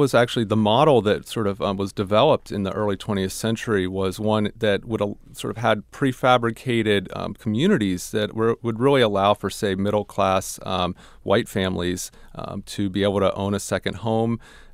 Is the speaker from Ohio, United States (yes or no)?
yes; Ohio, United States; You know, I grew up in Ohio, so far from the coast